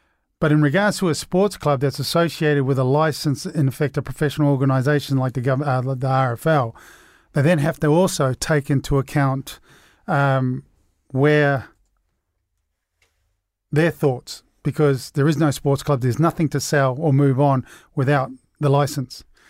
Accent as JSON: {"language": "English", "country": "New Zealand", "said": "I am from New Zealand."}